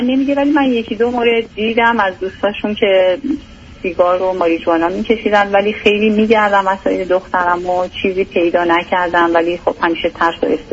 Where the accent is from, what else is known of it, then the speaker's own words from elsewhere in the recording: Iran; moved away; ما از ایران اومدیم،